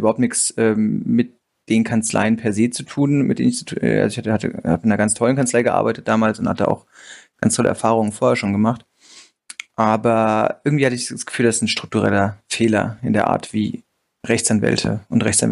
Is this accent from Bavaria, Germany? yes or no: no; Frankfurt, Hesse, Germany; Ansonsten bin ich Frankfurter durch und durch, habe 2 Kinder.